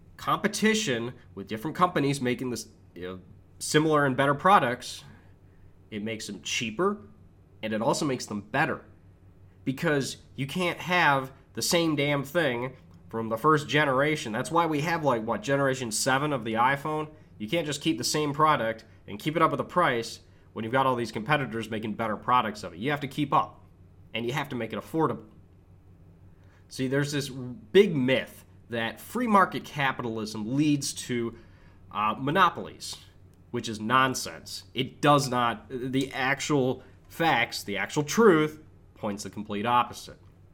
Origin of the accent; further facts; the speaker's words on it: Michigan, United States; For example, in my home state of Michigan, you need a license simply to have a business.